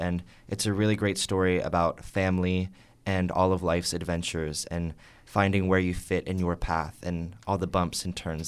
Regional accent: Finleyville, Pennsylvania, United States; And I am from Finleyville, Pennsylvania.

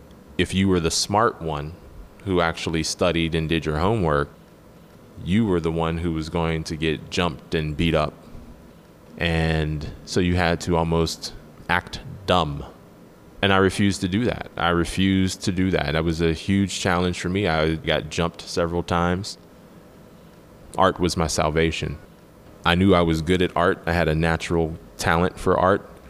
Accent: Braddock, Pennsylvania, United States; that was the best part of growing up in Braddock, was getting to run around and act a fool. I grew up in a single mother household, grew up in the projects.

